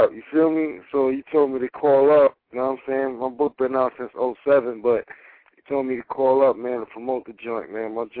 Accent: Brooklyn, New York, United States; Like, I grew up in the 80s, you know, I was born and raised out here in Brooklyn, you know, I grew up in Flatbush, you know what I'm saying?

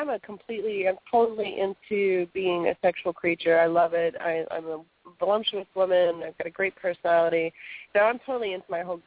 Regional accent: Miami, Florida, United States; I grew up in the Miami area.

